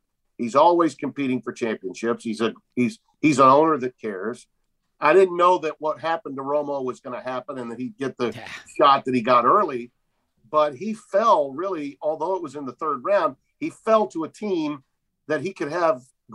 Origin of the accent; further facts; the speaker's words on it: Shreveport, Louisiana, United States; Dak is from basically Shreveport, my hometown.